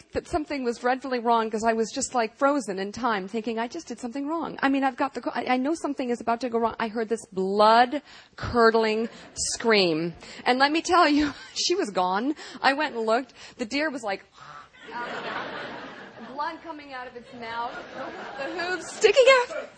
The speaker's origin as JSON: {"language": "English", "town": "Washington", "region": "District of Columbia", "country": "United States", "tie": "born or raised there", "said": "Look, we grew up in Washington, and Joe loves to paint a picture of an elitist background with lots of summers and weekends in the south of France."}